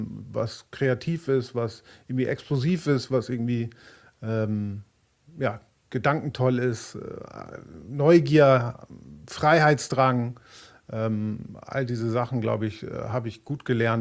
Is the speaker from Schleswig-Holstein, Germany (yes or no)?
yes; Uetersen, Schleswig-Holstein, Germany; Ich bin in einem Elternhaus aufgewachsen in Uetersen, das ist bei Hamburg, Speckgürtel Hamburg.